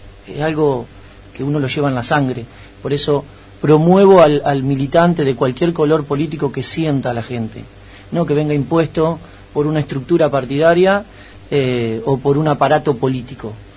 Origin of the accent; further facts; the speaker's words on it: Ibarra, Buenos Aires Province, Argentina; born there; also born or lived in La Plata; nací en Ibarra en el año 80, me fui a La Plata y he regresado con pandemia.